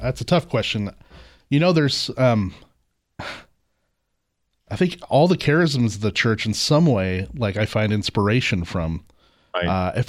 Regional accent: Midwest, United States; Hey, I'm from the Midwest, and that fish fry is...

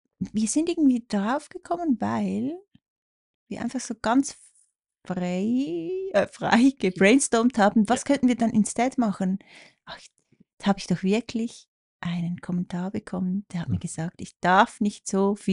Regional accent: Zurich, Switzerland; Stell dir vor, du bist so ein Zürcher, ich bin ja Zürcherin.

